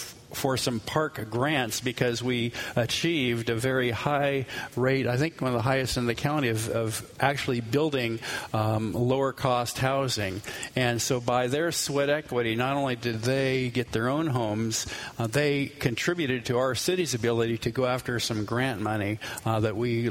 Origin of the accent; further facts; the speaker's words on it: Atascadero, California, United States; I remember having that as myself growing up in Atascadero, building the home I grew up in with my dad